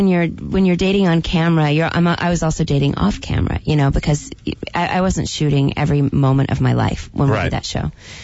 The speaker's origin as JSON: {"language": "English", "town": "Dallas", "region": "Texas", "country": "United States", "tie": "born or raised there", "said": "I grew up in Dallas, Texas."}